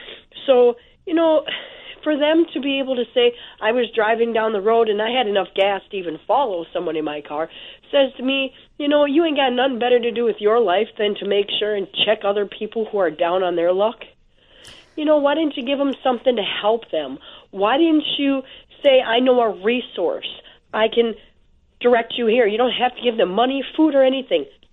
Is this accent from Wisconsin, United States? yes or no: yes; Wisconsin, United States; I'm from Wisconsin.